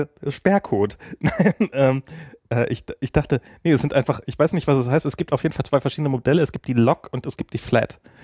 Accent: Berlin, Germany; Als Berliner ist das schon echt anstrengend.

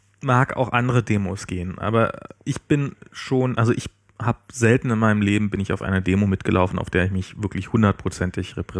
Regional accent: Germany; Naja, als Deutsche, also wie gesagt, das ist, wär diese Regierung noch kurzsichtiger, als ich es jemals gedacht hätte

